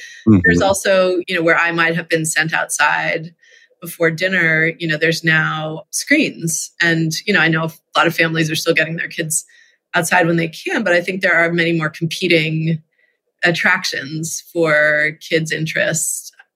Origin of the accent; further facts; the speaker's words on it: Massachusetts, United States; Well, I grew up outside of Boston, you know, within like metro Boston. So, you know, we had a yard, but it wasn't like wilderness.